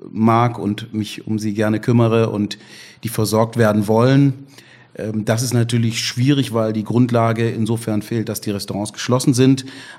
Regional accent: Stuttgart, Baden-Württemberg, Germany; also born or lived in Ghana; now in Essen, Germany; Ich bin in Stuttgart aufgewachsen, in Ghana geboren. über Umwege in Essen gelandet

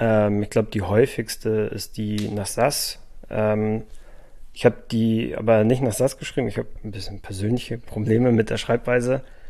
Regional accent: Schleswig-Holstein, Germany; Ich komme eigentlich aus Schleswig-Holstein. Ich habe mein Plattdeutsch von meiner Oma her. Die spricht den Übergangsdialekt zwischen Nordniedersächsisch und Mecklenburg-Vorpommerisch. Also alles bunt durcheinander.

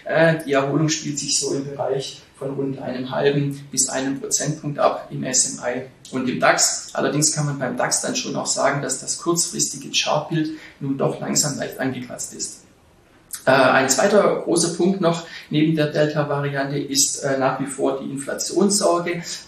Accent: Switzerland; Auch bei uns in der Schweiz geht es quartalszahlenmäßig wirklich hoch her diese Woche.

